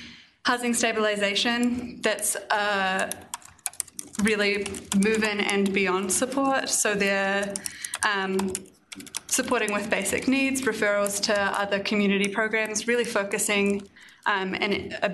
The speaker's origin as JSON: {"language": "English", "country": "New Zealand", "said": "I'm from New Zealand, so I have a propensity for speaking really quickly."}